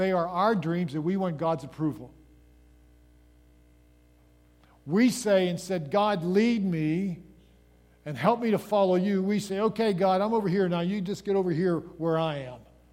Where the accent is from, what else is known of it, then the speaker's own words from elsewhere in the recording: Pennsylvania, United States; accent: Pennsylvania; That's my Pennsylvania accent kind of kicking in there.